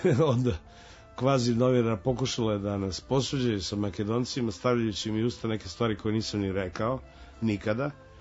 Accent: Čačak, Šumadija and Western Serbia, Serbia; mislim da je … Sa svim dovoljan omaž mome rodnom gradu, koga se nikad nisam odrekao i niti ću ga se odreći.

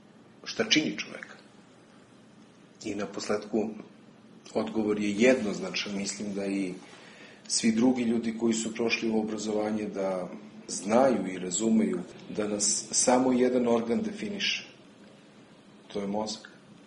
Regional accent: Split, Split-Dalmatia County, Croatia; born there; Rođen sam u Splitu, u jednu nedelju, za vreme fudbalske utakmice Hajduk-Partar.

